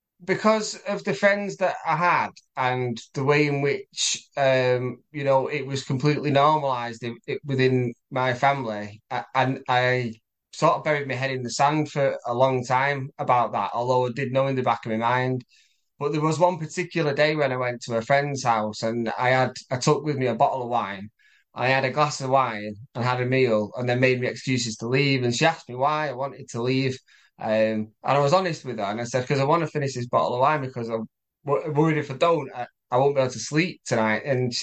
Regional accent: Manchester, North West England, United Kingdom; I'm from Manchester.

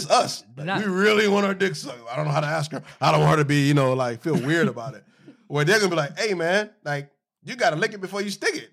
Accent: Florida, United States; I'm from Florida. I've seen plenty of roaches.

